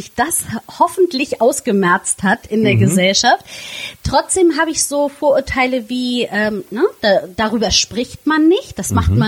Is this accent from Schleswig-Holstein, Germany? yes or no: yes; Flensburg, Schleswig-Holstein, Germany; da ich gebürtige Flensburgerin bin